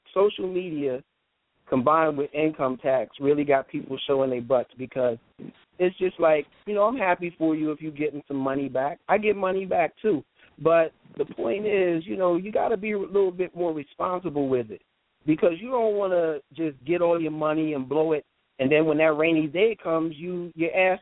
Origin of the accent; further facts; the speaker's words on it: Harrisburg, Pennsylvania, United States; And I'm from Harrisburg, Pennsylvania.